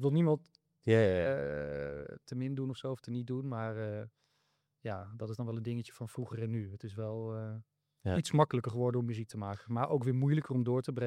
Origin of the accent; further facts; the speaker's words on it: Foxhol, Groningen, Netherlands; Ik kom zelf uit Vauxhall. Dat is een plekje net buiten Hoge Zand, mm-hmm. richting de stad.